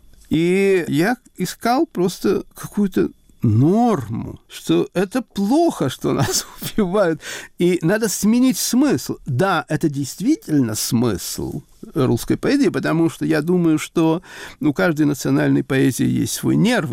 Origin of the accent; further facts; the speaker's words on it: Saratov, Saratov Oblast, Russia; born there; Но я сказал, что я родился в Саратове.